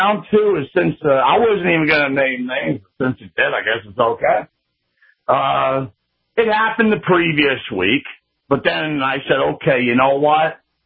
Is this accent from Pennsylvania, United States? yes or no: yes; Pennsylvania, United States; from the Commonwealth. First, and also I'm a member of the Commonwealth of Pennsylvania.